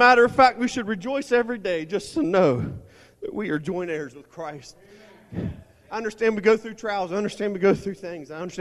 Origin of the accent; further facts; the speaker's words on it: Charleston, West Virginia, United States; When I come from Charleston, and my grandmother said that she came from St. Albans